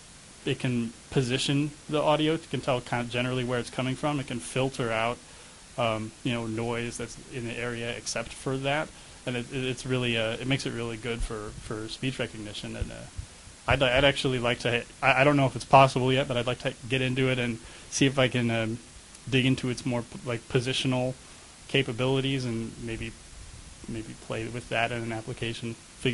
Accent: Tacoma, Washington, United States; I am from Tacoma, right around here. Just drove up this morning.

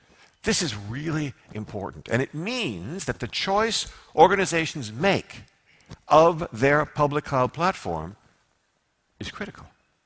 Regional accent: United States; I'm an American. I say IaaS.

